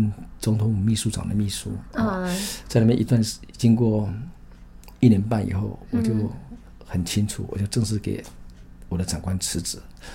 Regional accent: Taichung, Taiwan; 我读台湾的很好的高中，台中第一中学

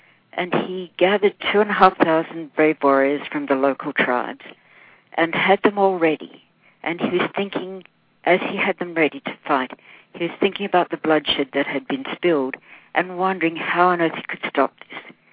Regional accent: Australia; I grew up in Australia

